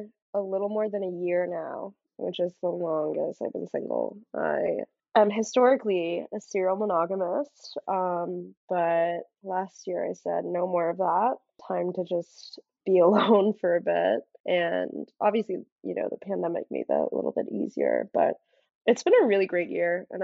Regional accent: New York, United States; Born and raised in New York, I grew up in Queens. I went to high school in Manhattan and then went undergrad across the country in California and moved back.

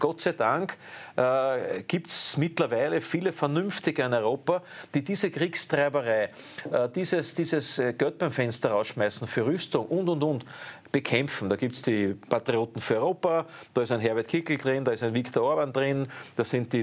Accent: Austria; politische Idioten, die bei uns in Österreich das alles abnicken. Wir sind doch fremdbestimmt.

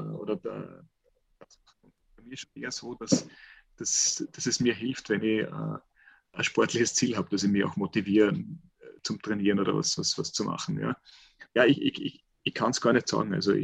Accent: Carinthia, Austria; wenn ich bei mir daheim, wo ich aufgewachsen bin, im Lavantal oder sogar wenn ich immer den Unterkärntner Raum

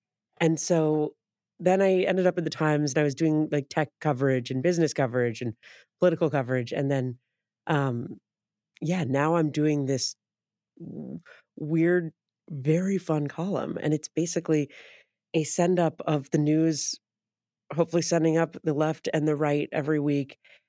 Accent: San Francisco, California, United States; I'm from San Francisco. I born and raised, and my family's all still there.

